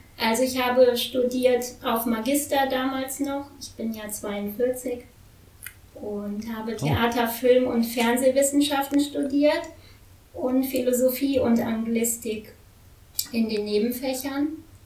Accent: Dortmund, North Rhine-Westphalia, Germany; also born or lived in Cologne; ich bin eigentlich in Dortmund geboren und aufgewachsen, bis ich 10 Jahre alt war.

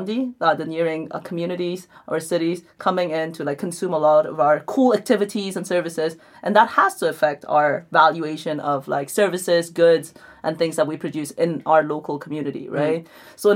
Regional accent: Oroville, California, United States; And growing up in Oroville, I had never seen that.

